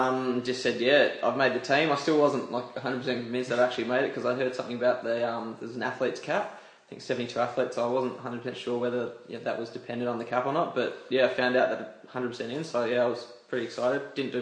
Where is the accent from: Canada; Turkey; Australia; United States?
Australia; Box Hill; I grew up in Box Hill. Went down to Box Hill Track, did a bit of running there, got involved with the group, did a bit of running at high school as well.